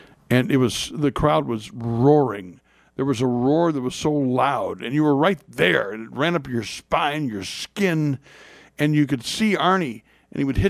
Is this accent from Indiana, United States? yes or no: yes; Lafayette, Indiana, United States; From my hometown, it's a five-hour drive to Columbus from Lafayette.